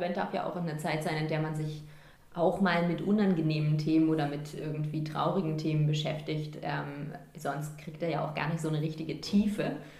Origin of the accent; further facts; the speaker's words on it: Northern Germany, Germany; Und wir als Norddeutsche, uns ist klar, dass es sich dabei um ein altes Hanseschiff handelt.